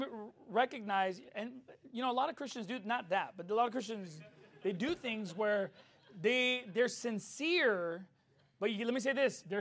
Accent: California, United States; I'm from Cali, boy.

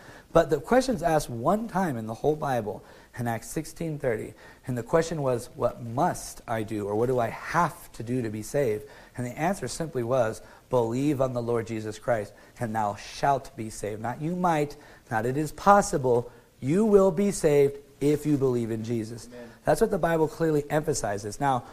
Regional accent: Kauai, Hawaii, United States; because I moved here from Arizona, from Kauai in the Hawaiian Islands. And this man has just started a ministry in the island of Kauai, where I'm from

